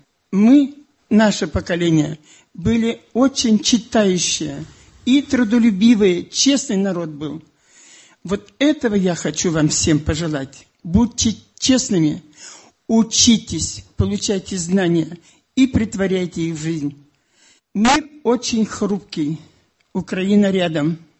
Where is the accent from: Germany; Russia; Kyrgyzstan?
Germany; also born or lived in Poland; я ровесница войны. Я родилась в 41-м году. Я, извините, поправлю вас. Я родилась в Польше. В 1939 году отец увез семью туда, он был военным. Все мое детство прошло на территории Германии, в концлагерях.